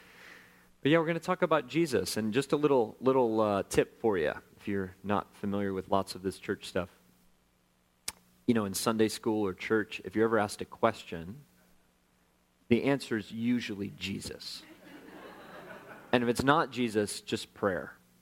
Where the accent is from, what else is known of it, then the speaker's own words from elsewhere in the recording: Denver, Colorado, United States; Good morning. So, I'm from Denver.